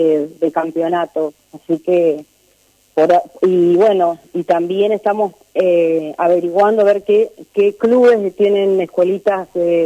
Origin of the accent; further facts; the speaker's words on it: Gualeguaychú, Entre Ríos, Argentina; Soy de Gualeguaychú.